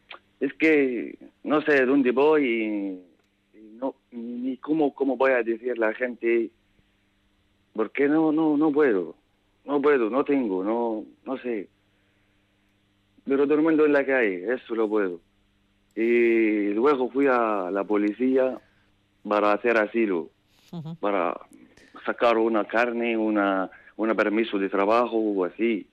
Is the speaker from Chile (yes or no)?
no; Palestine; Spanish is a second language; moved away as an adult; now in Vitoria, Spain; yo soy de Palestina. Uh-huh. Tengo 25 años y he salido de Palestina porque ahí no se puede vivir.